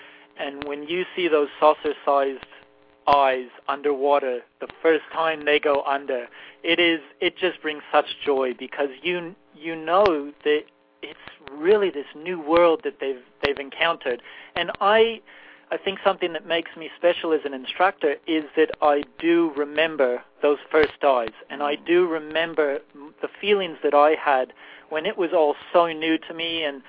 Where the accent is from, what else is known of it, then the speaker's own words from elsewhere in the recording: Chicago, Illinois, United States; born there; also born or lived in Australia; I was born in Chicago